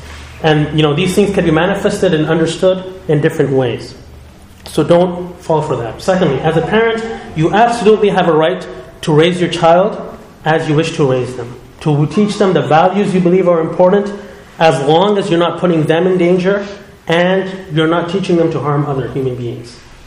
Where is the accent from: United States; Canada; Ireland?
Canada; As Canadian Muslims, sometimes you're made to feel like, oh, we're aliens in this country